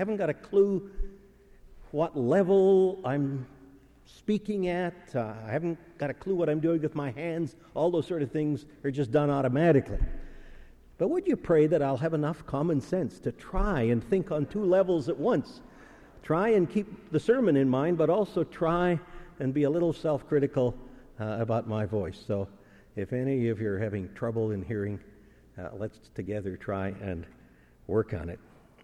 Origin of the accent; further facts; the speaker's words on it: Winnipeg, Manitoba, Canada; born there; having known me since the day I was born in Winnipeg